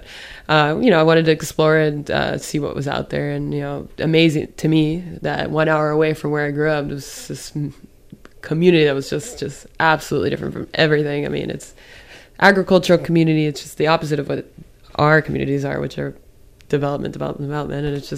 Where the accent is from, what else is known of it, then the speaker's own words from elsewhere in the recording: Davie, Florida, United States; I grew up in Davie. Okay. Davie, Florida, another old town place. That was the Everglades.